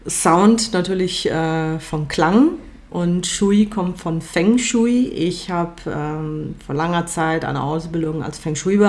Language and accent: German; Cologne, North Rhine-Westphalia, Germany; now in Madrid, Spain; Ich bin gebürtige Kölnerin, aufgewachsen in einer italienischen Familie und 2005 bin ich dann nach Madrid gezogen.